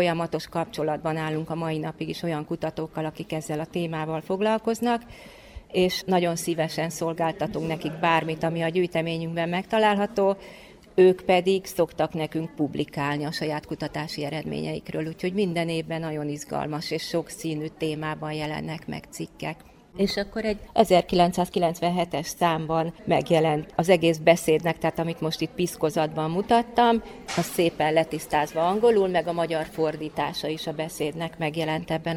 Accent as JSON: {"language": "Hungarian", "town": "Szeged", "region": "Csongrád-Csanád", "country": "Hungary", "said": "szegediként mindig szívesen emlékezünk meg Szent Györgyi Albert alakjáról"}